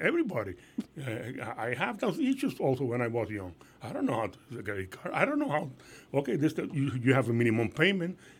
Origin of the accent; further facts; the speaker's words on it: Puerto Rico; now in Lehigh Valley, United States; I'm born and raised in Puerto Rico. Llevo viviendo aquí en el Lehigh Valley 30 años, 30 years of my life in the Lehigh Valley.